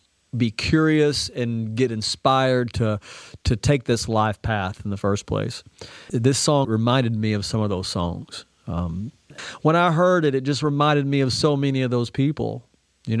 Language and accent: English; Tennessee, United States; Growing up in East Tennessee, I had a lot of heroes